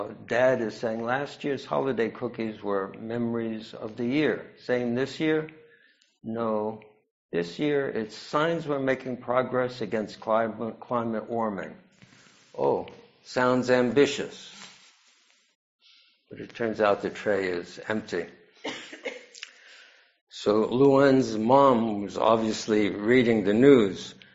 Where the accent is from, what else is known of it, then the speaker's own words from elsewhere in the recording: New York City, New York, United States; I was a city kid. I grew up in New York City, in Manhattan.